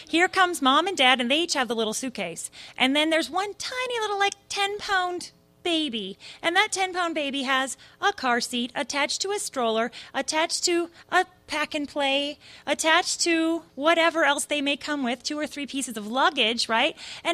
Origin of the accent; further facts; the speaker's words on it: Michigan, United States; I'm not just from Michigan, I'm from the UP, the Upper Peninsula of Michigan. It gets like 30 below and just stays there for a long time, it seems like.